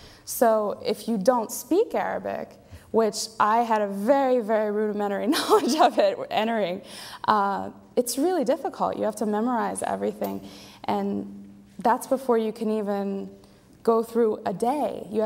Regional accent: State College, Pennsylvania, United States; I grew up here. I've spent my entire life in the vicinity of State College. And I'm fully American and fully Muslim.

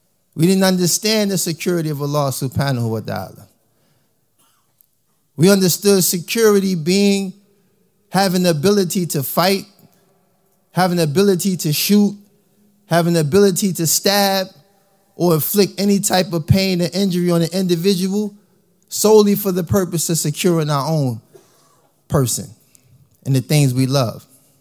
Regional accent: United States; I come from America. I'm pretty sure y'all peep into the media and things that's going on in our country.

